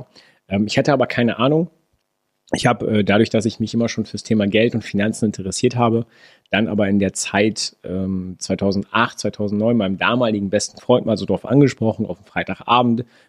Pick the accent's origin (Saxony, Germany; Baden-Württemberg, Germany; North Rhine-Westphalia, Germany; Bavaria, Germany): North Rhine-Westphalia, Germany; Ich komme aus dem Münsterland. In Büren ist da tatsächlich der, ja, der Ort, wo ich meine Lehre gemacht habe.